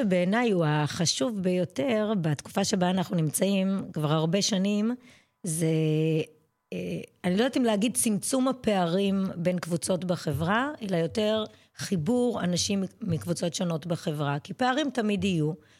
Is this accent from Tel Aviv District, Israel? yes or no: no; Olesh, Central District, Israel; also born or lived in Rishon LeZion; גדלתי במושב עולש. ההורים שלי הם מראשון במקור, והם כשהייתי בת 21 או 2, הם מכרו וחזרו לראשון.